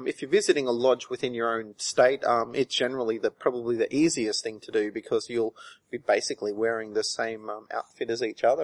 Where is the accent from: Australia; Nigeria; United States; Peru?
Australia; Queensland; accent: broad Australian; And they knew straight away, even before I opened my mouth with my broad Australian accent, where I was from.